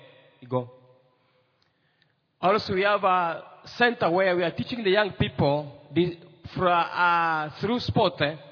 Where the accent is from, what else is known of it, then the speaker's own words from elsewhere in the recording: DR Congo; I'm from the French-speaking country. I'm from Democratic Republic of Congo.